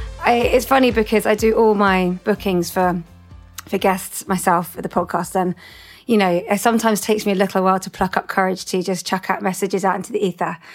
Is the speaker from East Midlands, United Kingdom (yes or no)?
no; London, United Kingdom; given it was a really drizzly day in my hometown in London.